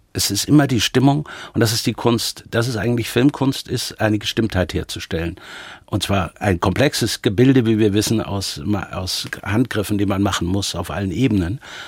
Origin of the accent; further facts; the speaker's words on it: Bavaria, Germany; born there; Also, geboren bin ich in Oberbayern.